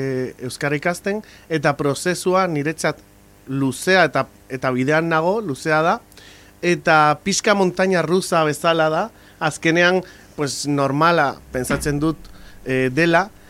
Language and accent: Basque; Canary Islands, Spain; born there; Basque is a second language; moved away as an adult; now in Basque Country, Spain; eta nire kasua pixka desberdina izan da. Azkenean jaio nintzen Gran Canarian, eta Euskal Herrira etorri nintzen ikastera, hasieran. Baina gero hemen geratu naiz